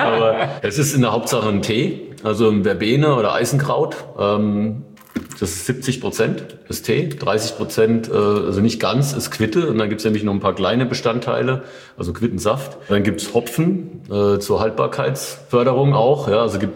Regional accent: Odenwald, Germany; born there; weil ich ja eigentlich auch gebürtiger Odenwälder bin. Und da gibt es halt irgendwie wesentlich mehr Streuobstwiesen als Reben.

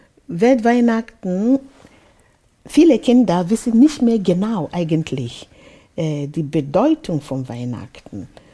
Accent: Nigeria; bei der Geburt, zum Beispiel, wo ich herkomme in Nigeria, die Frauen beten ja vorher.

